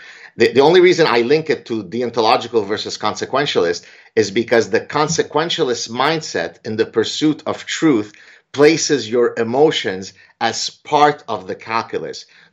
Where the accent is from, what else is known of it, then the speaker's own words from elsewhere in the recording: Canada; I'm Canadian.